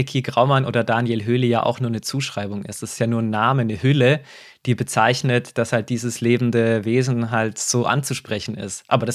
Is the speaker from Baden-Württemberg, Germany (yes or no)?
yes; Baden-Württemberg, Germany; Oder ich bin im Schwarzwald aufgewachsen oder am Tor des Schwarzwalds, bin an einem Fluss aufgewachsen.